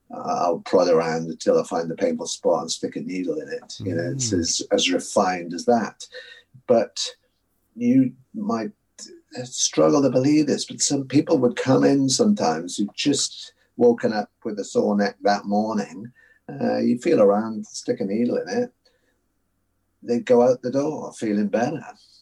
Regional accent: Carmarthen, Wales, United Kingdom; born there; as being 61 years old, it could be a long story. I was born in West Wales

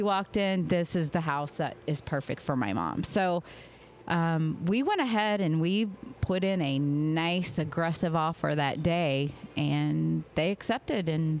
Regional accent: Jefferson City, Missouri, United States; So I grew up in Jefferson City, and I still have family there. Very small town.

